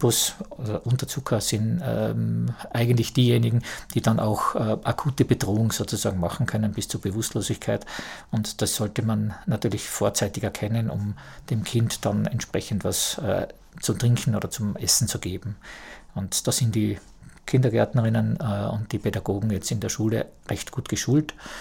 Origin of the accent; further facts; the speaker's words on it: Tyrol, Austria; bei uns in Tirol